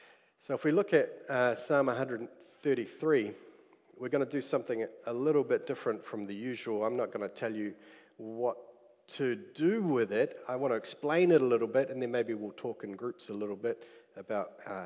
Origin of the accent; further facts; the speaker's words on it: Cambridge, Waikato, New Zealand; That's all just to say I'm from Cambridge, and my wife and children have come here today, and we come from Rally Street, so greetings to you all from Rally Street.